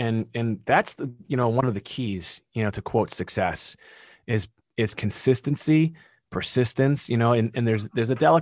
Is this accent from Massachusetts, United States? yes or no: yes; Massachusetts, United States; You know, we're both from Mass, both lawyers.